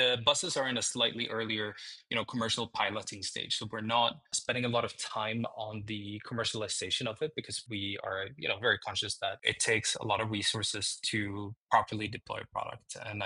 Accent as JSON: {"language": "English", "country": "Sweden", "said": "I'm from Sweden. Volvo was a huge part of the area where I grew up"}